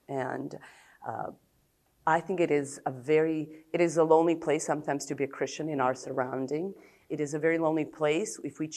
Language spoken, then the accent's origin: English; Serbia; English is a second language; I am from Serbia.